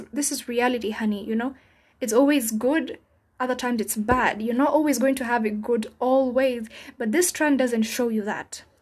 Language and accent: English; Kenya; And personally, as a Kenyan, a child of African parents, I don't have money.